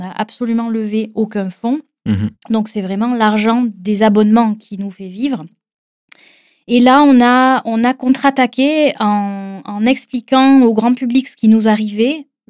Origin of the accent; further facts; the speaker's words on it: Southern France, France; je viens d'une famille dont j'ai grandi en France, dans le Sud, comme ça ne s'entend pas.